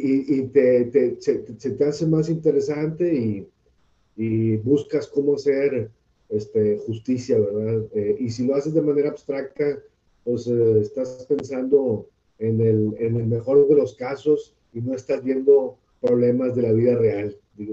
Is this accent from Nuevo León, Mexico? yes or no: yes; Monterrey, Nuevo León, Mexico; Yo soy originario de Monterrey y mi papá tenía un negocio